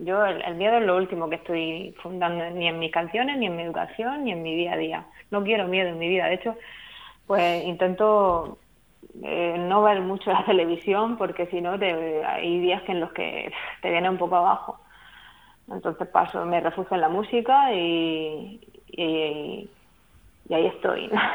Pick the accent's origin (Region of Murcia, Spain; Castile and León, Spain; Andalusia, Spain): Region of Murcia, Spain; Puerto Lumbreras; de Puerto Lumbreras va a ser una noche que están preparando desde la Concejalía de Cultura de aquí de mi pueblo